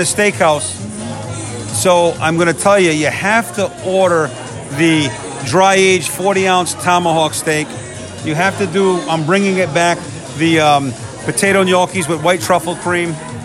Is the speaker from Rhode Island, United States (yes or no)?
yes; Rhode Island, United States; I'm from Rhode Island, right?